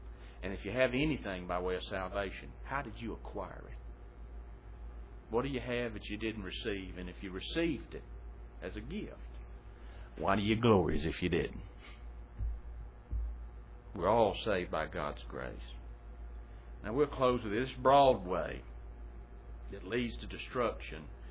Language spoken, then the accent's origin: English; Manning, Louisiana, United States; I can remember back in my hometown years ago, they'd have tent revivals where they'd come through and set it up down on the football stadium there in Manning, Louisiana